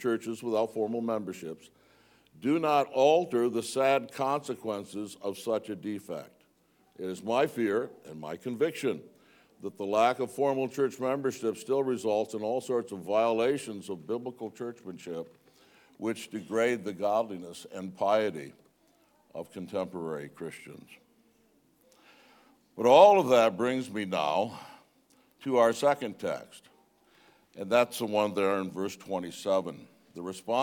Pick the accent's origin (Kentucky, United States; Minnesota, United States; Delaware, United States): Kentucky, United States; I'm not an Australian, so maybe I shouldn't assume anything about you. I might be wrong. But in Kentucky, I could assume it. I would not suspect any of my fellow Kentuckians